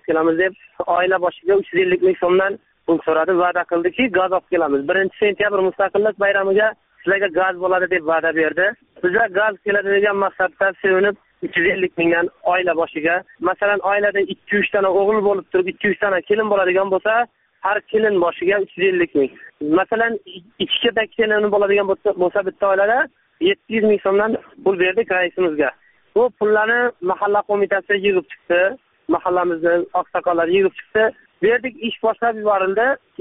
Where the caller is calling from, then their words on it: Khayrobod, Khorezm Region, Uzbekistan; Atrofimizdagi hamma qishlog'imizda gaz faqat bizlarda yo'q. Xorazm viloyati Qo'shko'pir tumani. Xayrobod qishlog'i. Shuning uchun qo'ng'iroq qildim.